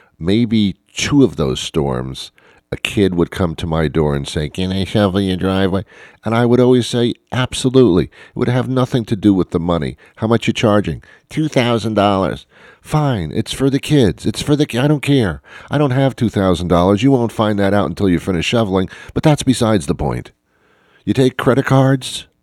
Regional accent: Teaneck, New Jersey, United States; I was brought up in Teaneck, New Jersey. Yeah, I know. I'm proud enough to say it. Teaneck, New Jersey, it's on Route 4.

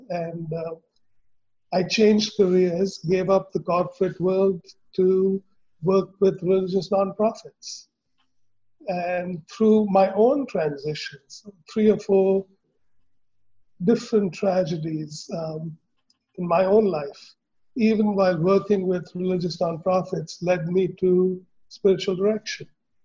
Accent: India; I grew up in India post-partition, and my parents were Hindus who had to flee from what is now Pakistan. And so I grew up with Hinduism, with lots of Muslim friends

